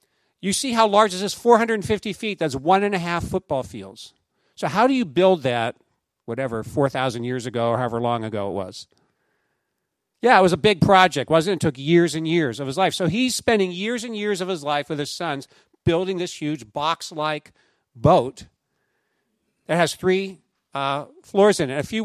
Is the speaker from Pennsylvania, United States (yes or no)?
yes; Pennsylvania, United States; And I remember in my hometown, there's this little stream, Sandy Lick Creek, okay? My wife says I come from a hick town because we call it Sandy Lick Creek.